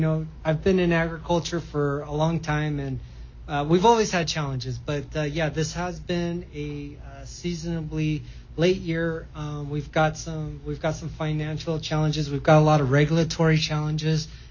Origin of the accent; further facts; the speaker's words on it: Sanger, California, United States; Yeah, born and raised in the Central Valley in Sanger, California. So go Apaches. Grown up in the valley around farming, the farming community.